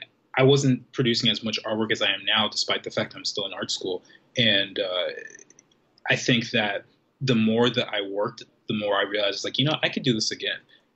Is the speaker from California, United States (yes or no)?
yes; Los Angeles, California, United States; There happened to be one near my hometown. I'm from LA, and so there's one not too far away.